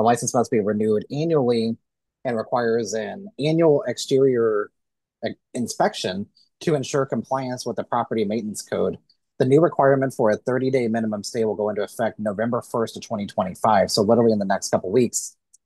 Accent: Missouri, United States; And I grew up in Missouri, and I don't think that I know of any that have done it in Missouri

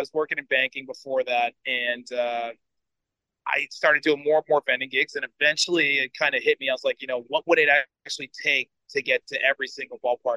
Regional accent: New York, United States; now in Philadelphia, United States; Well, I grew up in New York, so that's why City Field is so special to me. But I live in Philadelphia.

